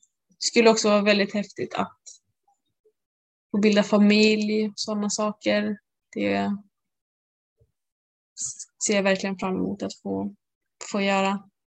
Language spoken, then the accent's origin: Swedish; Örnsköldsvik, Västernorrland County, Sweden; Jag bor lite i skogen hemma i Övik och var långt i träningarna och de var tidigt